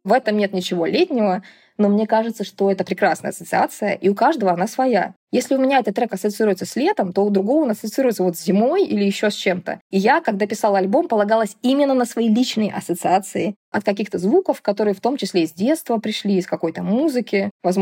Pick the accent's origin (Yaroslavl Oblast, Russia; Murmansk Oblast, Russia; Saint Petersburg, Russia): Murmansk Oblast, Russia; Murmansk; born there; Я родилась в Мурманске, чтобы доехать на юг, нужно было ехать 3 дня на поезде с самого севера на самый юг.